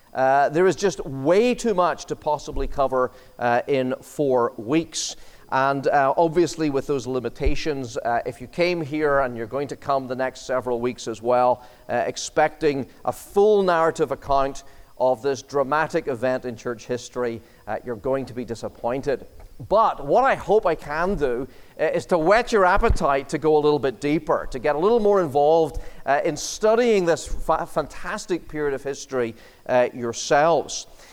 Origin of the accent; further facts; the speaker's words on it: Ireland; it's just because I'm Irish.